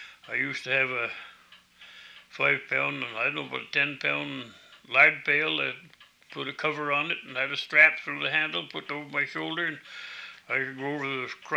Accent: South Easton, Massachusetts, United States; that I was born up in South Easton. In 1909, just beyond where the old number 9 schoolhouse is.

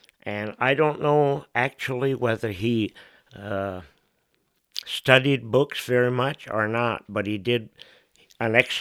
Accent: Warren, United States; I am an old-time Warren boy. I was born and brought up in East Hill in Warren, near the Fuller family.

